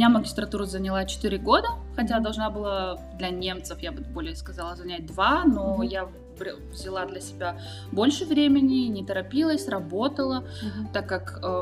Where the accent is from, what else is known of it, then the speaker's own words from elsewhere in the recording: Kazakhstan; Да, русский я взяла, потому что я из Казахстана, и у нас считается русский как иностранный.